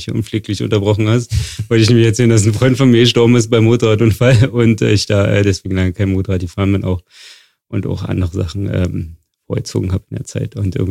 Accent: Wildau, Brandenburg, Germany; now in Berlin, Germany; Komm aus Wildau, aus Brandenburg.

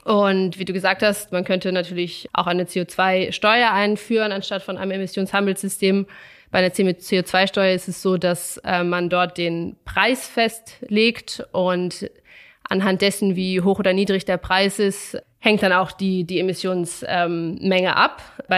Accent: Germany; moved away as an adult; now in Vienna, Austria; Ich bin ursprünglich aus Deutschland. Und Wien hat mich so gut gefallen und auch die Arbeit bei der AEA, dass ich hier geblieben bin.

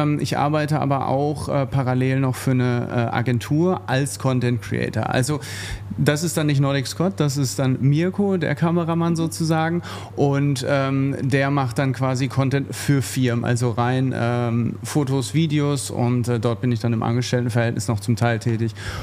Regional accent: Dortmund, North Rhine-Westphalia, Germany; now in Stuttgart, Germany; Ursprünglich bin ich oben aus Dortmund. Hm. Und dann hat es mich durch Zufall eigentlich nach Stuttgart verschlagen. Und deswegen kein gebürtiger Schwabe, wie sagt man, neigeschmeckt mittlerweile.

